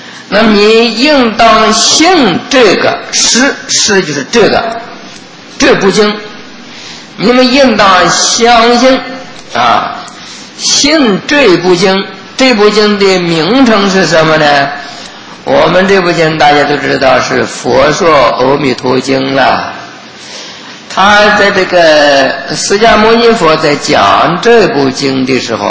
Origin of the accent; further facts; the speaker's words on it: China; 顺乎我们中国人的这个习惯，我们中国人的习惯呢都是喜欢是简单